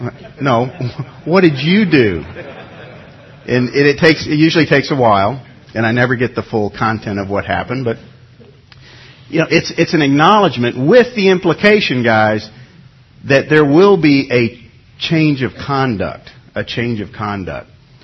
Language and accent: English; New York, United States; I remember growing up in New York, most of my friends were Roman Catholic, and they would get to go to confession on Wednesdays.